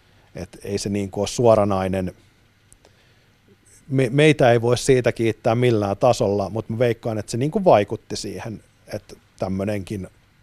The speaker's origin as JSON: {"language": "Finnish", "town": "Lahti", "region": "Päijät-Häme", "country": "Finland", "said": "Mä oon itse Ahtialasta"}